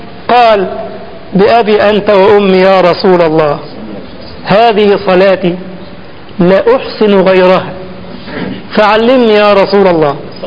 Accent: Egypt; ما عندنا في مصر كده يقول لك على قد فلوسهم

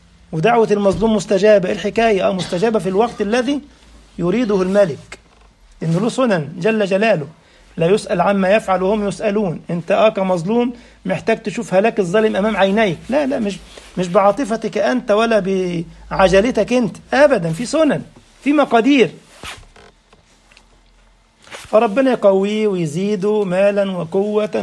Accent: Egypt; وموجود عندنا في مصر في متحف من المتاحف

